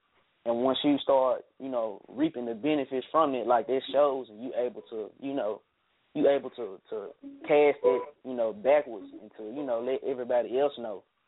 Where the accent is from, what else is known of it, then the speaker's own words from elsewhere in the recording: Memphis, Tennessee, United States; being that I am from Memphis, and also shout out to my city, man.